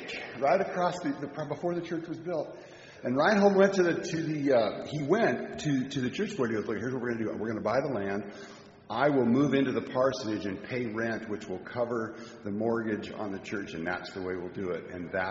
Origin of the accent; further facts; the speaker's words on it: Leone Meadows, United States; I come from Leone Meadows